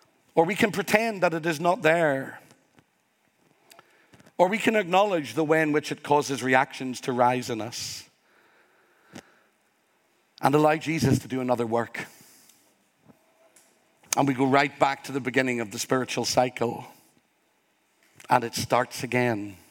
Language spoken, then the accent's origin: English; Ireland; Your culture and mine, I am Irish.